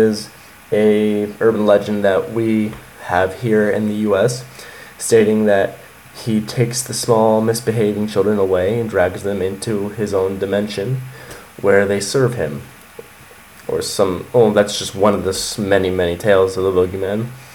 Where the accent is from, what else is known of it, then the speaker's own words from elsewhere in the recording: United States; Well, you know what? I'm an American tourist